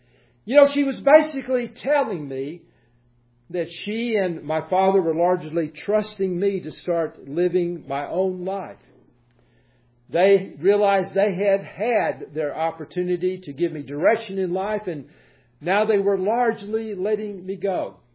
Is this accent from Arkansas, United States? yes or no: yes; Arkansas, United States; because I'm from Arkansas. I was going to college in Mississippi State, near the Alabama border. So I was going to be far away from home.